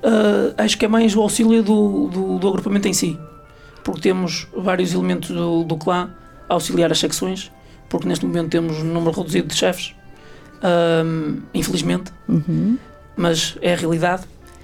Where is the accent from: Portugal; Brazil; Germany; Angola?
Portugal; Eu não sou morador de Oleiros. Eu não sou de Oleiros, eu sou da freguesia vizinha, sou do Pará de Gatinho, mas andei na catequese em Oleiros, frequentei para a primária e a primária em Oleiros